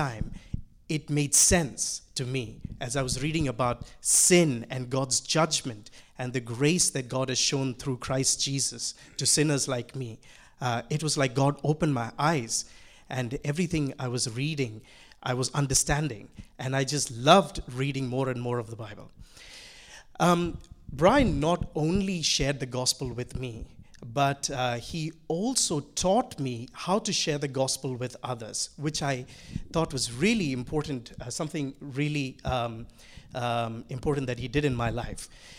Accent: Abu Dhabi, United Arab Emirates; I was born in Abu Dhabi, which is the capital of the country that we're living in right now, called United Arab Emirates. I've lived there my whole life. My family is very religious, and they come from a conservative, really conservative background.

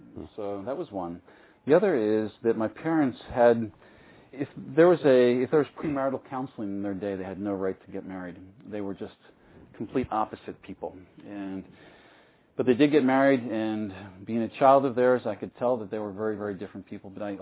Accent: Philadelphia, Pennsylvania, United States; I'm actually from Philadelphia area and living 3 miles from where I grew up.

